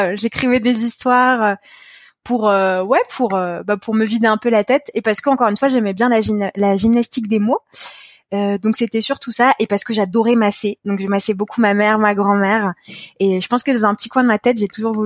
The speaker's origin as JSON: {"language": "French", "region": "Île-de-France", "country": "France", "tie": "born or raised there", "said": "j'ai toujours grandi en région parisienne, dans le 91. Et en fait, j'ai pas vraiment bougé de là. Donc je suis très attachée à cette région parisienne."}